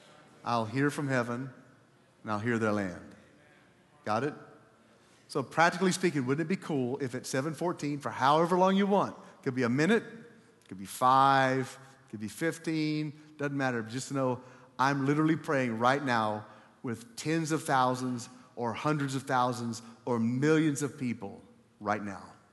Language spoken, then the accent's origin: English; Texas, United States; I'm a hugger. I was raised in Texas. I hug everybody.